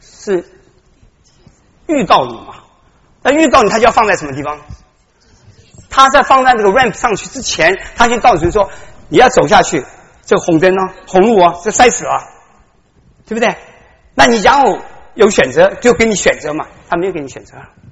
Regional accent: China; 我们中国人很多是被人家推一下、做一下

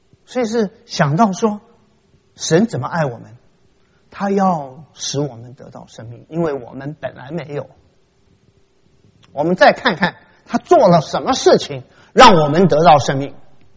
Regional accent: Taiwan; 我在小时候在台湾

